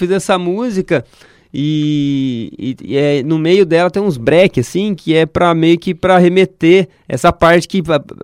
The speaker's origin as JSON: {"language": "Portuguese", "town": "Itapira", "region": "São Paulo", "country": "Brazil", "tie": "born there", "said": "lá na cidade de Itapira, que é onde eu nasci"}